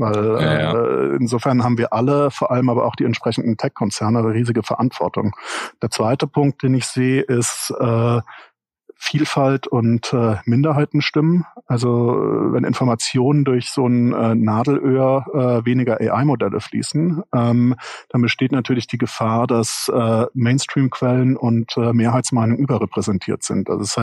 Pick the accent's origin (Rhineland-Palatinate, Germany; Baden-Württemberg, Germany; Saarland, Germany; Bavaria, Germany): Baden-Württemberg, Germany; born or raised there